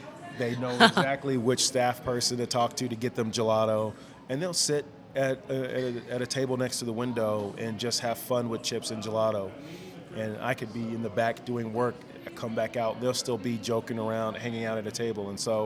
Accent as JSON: {"language": "English", "region": "Virginia", "country": "United States", "lives_now": "Denver, United States", "said": "Yeah, so I'm from Virginia. I mean, my dad was in the Air Force, so we moved around a lot. I think we spent most of our time in Virginia."}